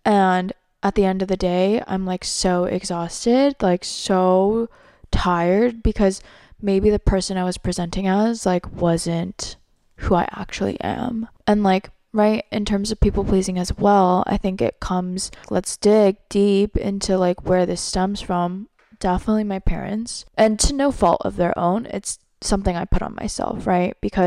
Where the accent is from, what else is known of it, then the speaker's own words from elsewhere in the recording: United States; Like, I am Asian American. Their happiness is my happiness.